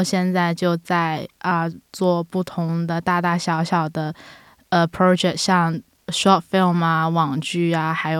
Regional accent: Guangxi, China; 可能因为我来自广西嘛，然后是个小城市，然后那边也没有什么特别好的 facility，

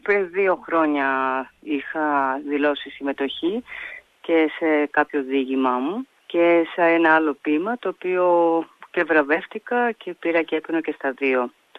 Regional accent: Greece; also born or lived in Melbourne, Australia; γεννήθηκα στη Μελβούρνη και φύγα μικρή, πολύ μικρή, 5 χρονών, 5,5, και πήγαμε Ελλάδα, μεγάλωσα εκεί. Στο διάστημα αυτό είχαμε ξαναέρθει το 1986 για άλλα 3 χρόνια.

